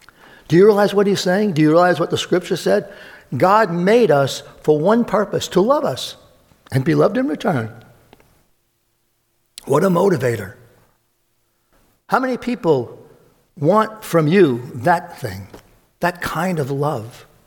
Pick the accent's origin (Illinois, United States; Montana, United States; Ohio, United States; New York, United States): New York, United States; Brooklyn; When I was growing up in Brooklyn, my mother will attest to this